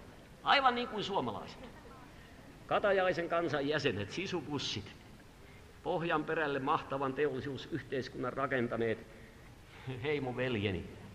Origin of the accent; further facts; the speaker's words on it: Tavastia, Finland; Ja minä olen hämäläinen.